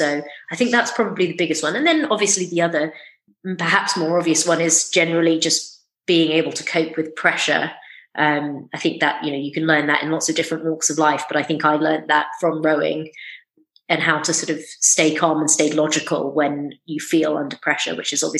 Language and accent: English; London, United Kingdom; And I think that's because I grew up in London. I learned to drive in London.